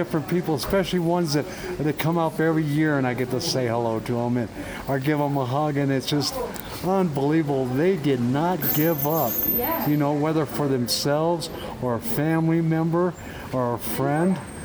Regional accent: Woodland Park, Colorado, United States; Woodland Park.

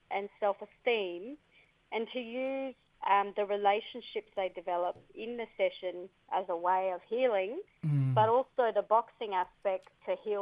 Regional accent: Darwin, Northern Territory, Australia; I'm from Darwin in the Northern Territory on this beautiful Larrakia country here.

